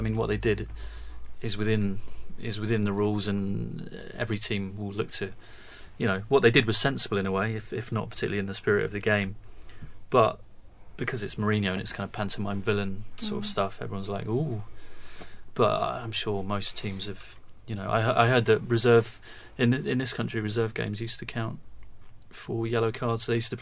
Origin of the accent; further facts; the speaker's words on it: United Kingdom; Perhaps because we're British, we feel like we're victimised a bit by UEFA.